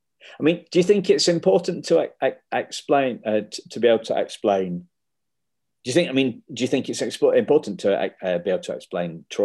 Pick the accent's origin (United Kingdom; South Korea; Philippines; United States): United Kingdom; accent: English; that was just like me tuning in 3,000 miles away, 3,000 miles away with my English accent.